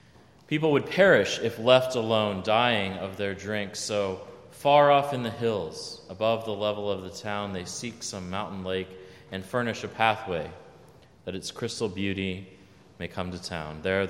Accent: Texas, United States; I grew up in Texas. I'm used to droughts.

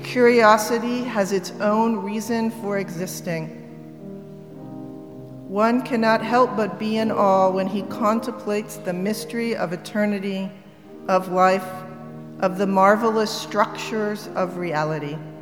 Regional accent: the South, United States; because I'm from the South and my mother desperately wanted me to be a cheerleader

